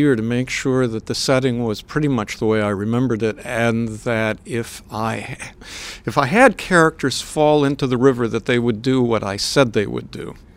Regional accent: Minnesota, United States; I don't know whether that's because I'm from Minnesota, the land of 10,000 lakes

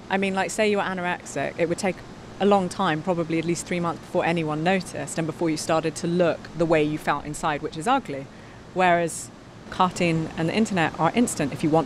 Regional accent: England, United Kingdom; growing up in England, you have to understand there's such a minuscule Jewish community

